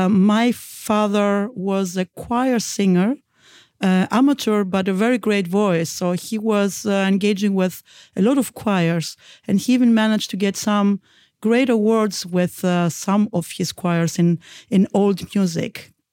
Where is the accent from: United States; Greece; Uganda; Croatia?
Greece; I was born and raised in Greece. I went to school there.